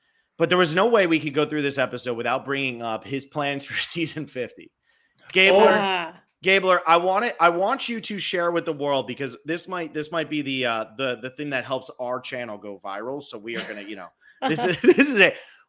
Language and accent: English; New Jersey, United States; I'm from New Jersey. Yeah, I'm from New Jersey